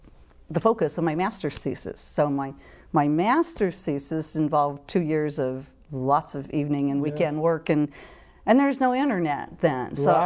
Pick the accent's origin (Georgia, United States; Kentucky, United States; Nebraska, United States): Kentucky, United States; And Man of War, I grew up on Legends of Man of War in Kentucky.